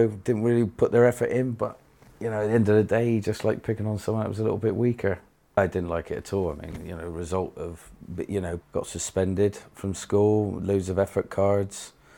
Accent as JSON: {"language": "English", "town": "Portishead", "region": "South West England", "country": "United Kingdom", "tie": "born or raised there", "said": "Born and bred, yeah. Half-breed between Shirehampton and Hartcliffe."}